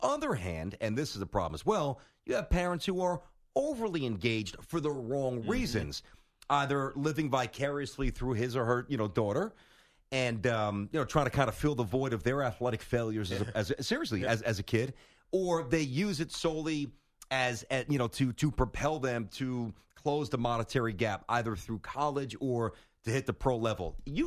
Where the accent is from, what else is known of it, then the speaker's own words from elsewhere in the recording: Brooklyn, New York, United States; There were two kids that I grew up with in Brooklyn.